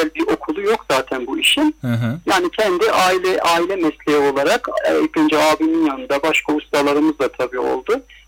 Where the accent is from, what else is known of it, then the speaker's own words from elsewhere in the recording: Izmir, İzmir, Turkey; also born or lived in Muş; Yani 1973 Muş doğumluyum. Aslında Muşluyum. 7 yaşından itibaren işte İzmir'e geldim